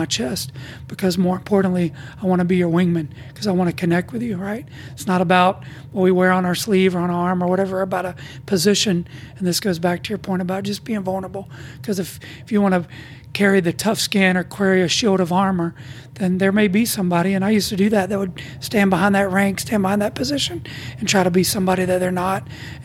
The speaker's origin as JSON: {"language": "English", "region": "the South", "country": "United States", "tie": "born or raised there", "said": "as a male growing up in the South"}